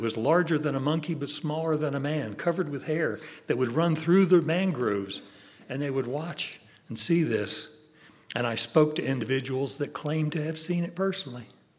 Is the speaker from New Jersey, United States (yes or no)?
yes; New Jersey, United States; You know, I grew up in New Jersey, South Jersey, and in South Jersey, they have a legend about the Jersey Devil.